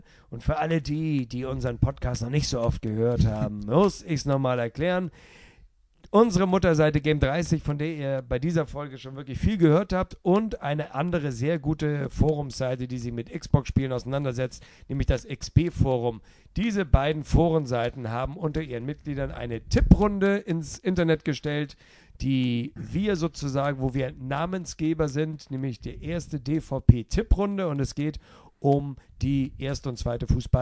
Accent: Hamburg, Germany; Oh ja, da wären wir ganz gerne als Hamburger, muss ich sagen.

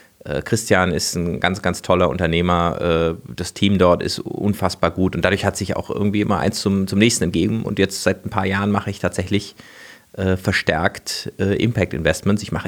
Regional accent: Freiburg, Baden-Württemberg, Germany; Ich komme aus Freiburg, das ist ja so eine Ökostadt

